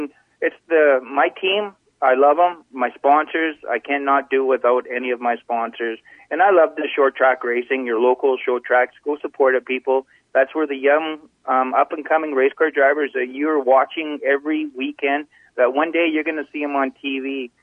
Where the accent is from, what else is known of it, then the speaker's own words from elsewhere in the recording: Victoria, British Columbia, Canada; where I come from Western Speedway, our racetrack, it has brought a lot of good race car drivers out of Western Speedway in Victoria.